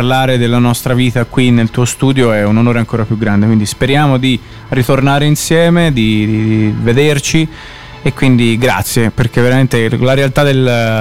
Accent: Tuscany, Italy; moved away; io sono di queste zone qui, mia madre è nata in Svezia ma i miei nonni sono di Tafoni, Campo Tizzoro

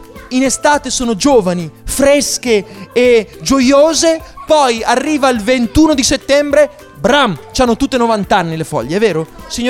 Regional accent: Lombardy, Italy; io vengo dalla Brianza

